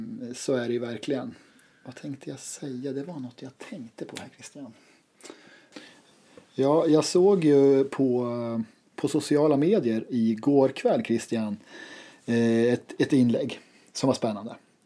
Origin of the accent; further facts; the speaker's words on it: Hällefors, Örebro County, Sweden; född och uppvuxen här i Hällefors kommun, också 33, fyller 34 i år då